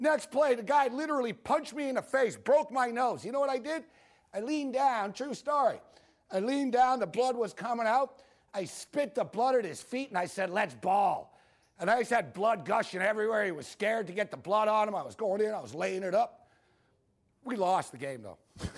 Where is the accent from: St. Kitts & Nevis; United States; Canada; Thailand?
Canada; Montreal, Quebec; I'm from Montreal.